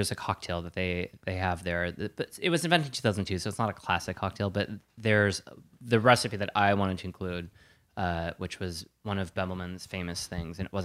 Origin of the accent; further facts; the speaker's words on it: Wisconsin, United States; Because I make a lot of beer batter because I'm from Wisconsin. That's just a thing.